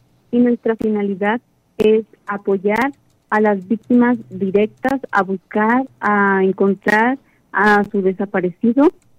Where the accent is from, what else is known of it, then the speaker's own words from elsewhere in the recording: Puebla, Mexico; soy del estado de Puebla.